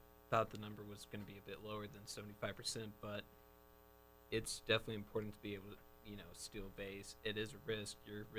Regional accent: Texas, United States; I grew up in Texas, so football is the main one.

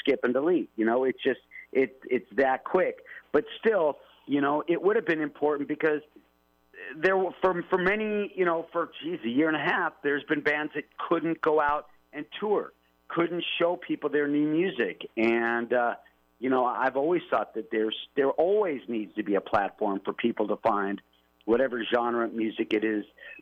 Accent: Hollywood, California, United States; I grew up in Hollywood. I lived in Hollywood, so music was always around me.

